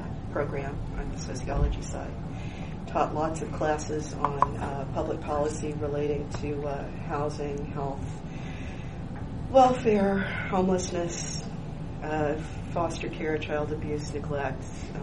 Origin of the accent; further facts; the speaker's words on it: Oklahoma City, Oklahoma, United States; moved away as an adult; now in Ashland, United States; So I grew up in Oklahoma City, working class. Could afford to go to college back in those days.